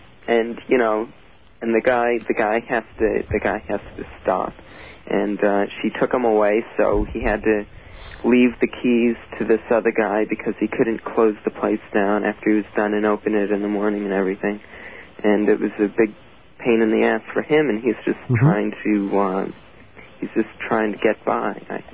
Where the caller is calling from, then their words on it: Stony Brook, New York, United States; Stony Brook, right down the road. I live off of Stony Brook Road.